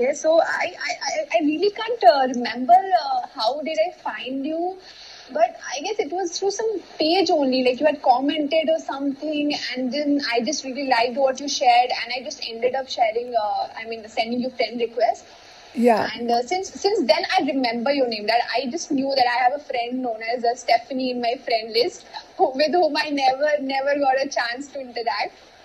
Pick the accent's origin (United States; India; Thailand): India; Lucknow, Uttar Pradesh; Like Lucknow, I told you, no, it's my hometown in India.